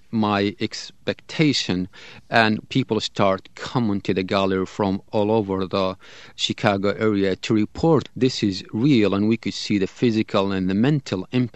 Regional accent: Najaf, Najaf Governorate, Iraq; that's how my brother died in my hometown of Najaf in Iraq

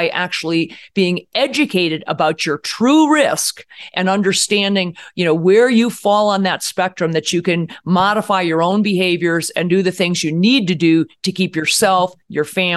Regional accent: Cleveland, Ohio, United States; I'm from Cleveland. We had the same childhood.

